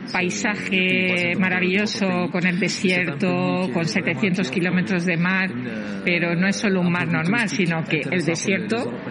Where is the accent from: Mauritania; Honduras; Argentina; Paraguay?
Mauritania; somos vecinos de Canarias, porque estamos a 55 minutos en un vuelo